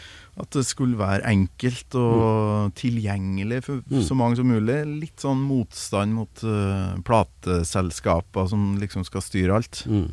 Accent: Kolvereid, Trøndelag, Norway; I forhold til på Kolvereid der jeg kommer fra I Nord-Trøndelag.

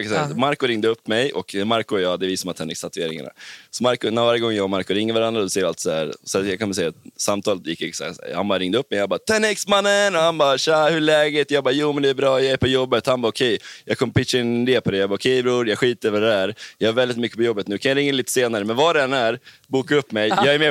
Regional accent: Sweden; jag kommer från Sverige.

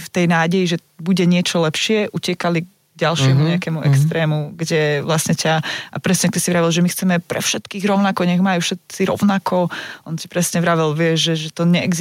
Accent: eastern Slovakia, Slovakia; Som z východu

